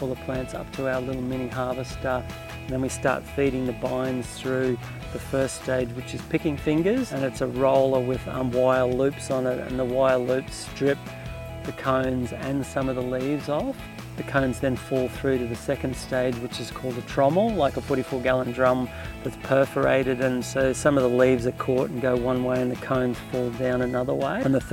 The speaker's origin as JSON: {"language": "English", "town": "Brisbane", "region": "Queensland", "country": "Australia", "tie": "born or raised there", "said": "from way back when I was a kid, growing up in Brisbane"}